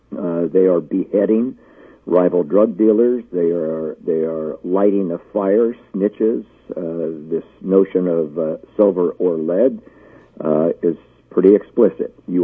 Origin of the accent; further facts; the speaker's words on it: San Diego, California, United States; I grew up in San Diego, as I mentioned, and I spent the first 48 years of my life on a border town